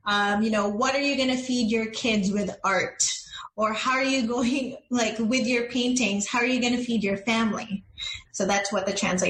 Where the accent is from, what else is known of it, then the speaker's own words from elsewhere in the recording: Philippines; as a Filipino, in a, you know, when it comes to the masses or the general people